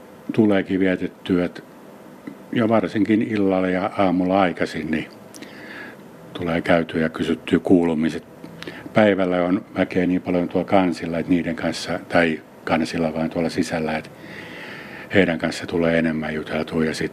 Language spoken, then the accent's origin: Finnish; Lapland, Finland; Varmaan niin on meillä Lapissa tietenkin, kun on, ei ole kaupungin valoja siinä mukana